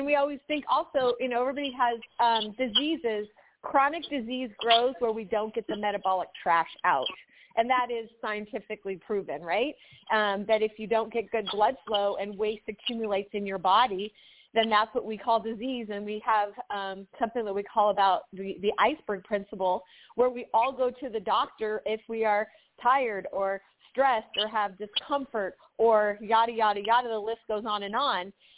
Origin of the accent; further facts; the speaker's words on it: San Clemente, California, United States; I'm from San Clemente, California.